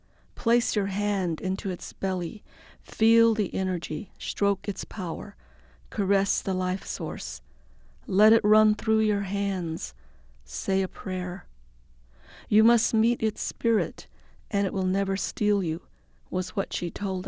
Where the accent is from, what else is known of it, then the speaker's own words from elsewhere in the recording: United States; first language Navajo; English is a second language; Well, I grew up as Navajo being my first language, and then I learned English.